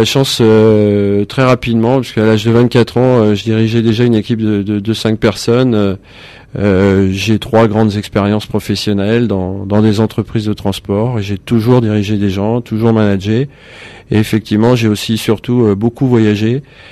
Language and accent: French; Brittany, France; je suis breton d'origine